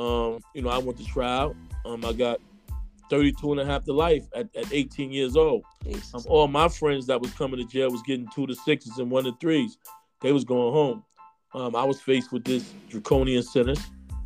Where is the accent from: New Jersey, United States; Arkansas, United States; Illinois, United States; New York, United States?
New York, United States; Brooklyn; from Brooklyn, New York. Bed-Stuy. I grew up, you know, at a time when, you know, crime, mayhem was at its highest peak in Brooklyn.